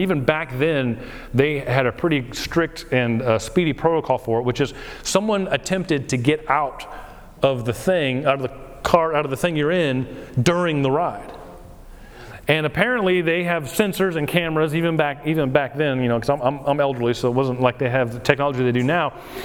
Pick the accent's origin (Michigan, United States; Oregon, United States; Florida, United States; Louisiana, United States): Florida, United States; I grew up down in South Florida, which means we didn't have a lot of money